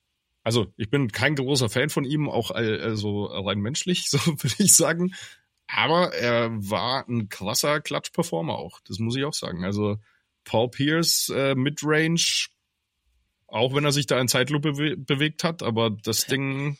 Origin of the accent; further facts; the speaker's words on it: Würzburg, Bavaria, Germany; das gab es ganz vereinzelt in dem einen Laden bei uns in Würzburg